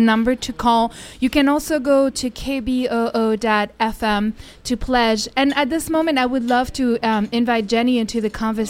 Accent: France; moved away; because I am originally from France, and in my country there's actually no community radios.

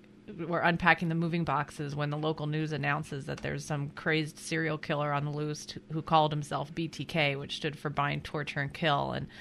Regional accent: Wichita, Kansas, United States; also born or lived in Florida; Yeah, I grew up in Wichita, Kansas, and my parents moved our family there from southern Florida in 1977, I guess it was.

